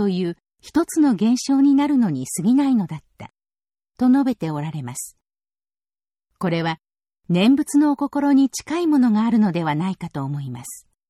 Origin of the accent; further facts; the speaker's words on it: Toyama, Japan; 私の地元、富山でも4月の初めに桜が満開となり